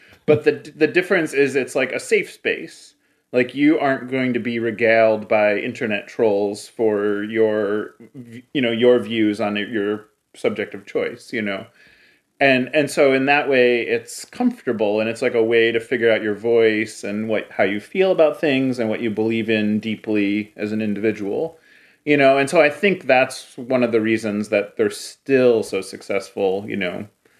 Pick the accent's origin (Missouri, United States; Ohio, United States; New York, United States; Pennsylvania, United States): Ohio, United States; Cleveland; You know, I grew up in Cleveland, in the post-steel, through the recession of the 80s.